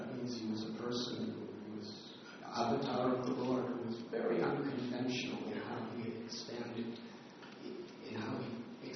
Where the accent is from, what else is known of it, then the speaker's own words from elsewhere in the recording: United States; when you're a teenager growing up in America, you want to become 21 so you can go in a bar. But then I went to India as 19, and I became a devotee